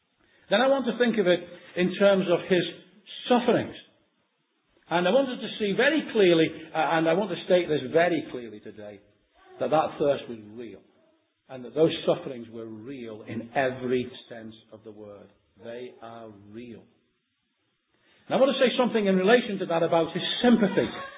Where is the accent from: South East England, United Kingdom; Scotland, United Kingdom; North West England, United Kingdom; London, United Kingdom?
North West England, United Kingdom; Liverpool; accent: Liverpool; my Liverpoolian accent, I can't pronounce the word myrrh.